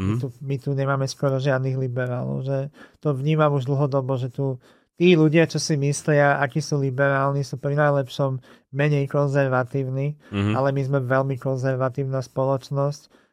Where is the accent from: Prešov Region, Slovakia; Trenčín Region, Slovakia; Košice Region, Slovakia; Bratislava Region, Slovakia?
Bratislava Region, Slovakia; Bratislava; ja som Slovenka, ja som DJ-ka, producentka, bratislavčanka, európanka.